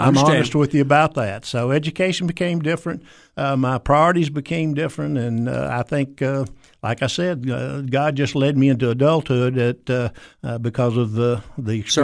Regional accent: Donelson, Tennessee, United States; But sixth grade, we came back to Tennessee, and I've ended up growing up in Donelson, went to Donelson High School

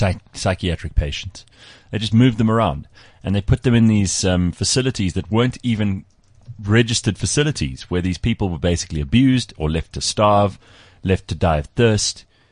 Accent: South Africa; we try as a South African society to convince ourselves we're good people

